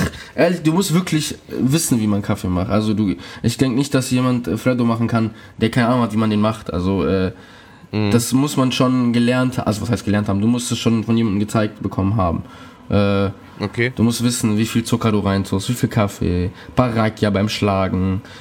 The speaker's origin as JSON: {"language": "German", "country": "Greece", "said": "Wie kann man als Grieche keine Zwiebeln und keine Oliven essen?"}